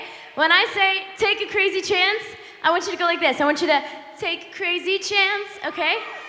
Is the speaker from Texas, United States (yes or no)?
yes; Texas, United States; Okay, a little bit of Texas in there, because I'm from Texas.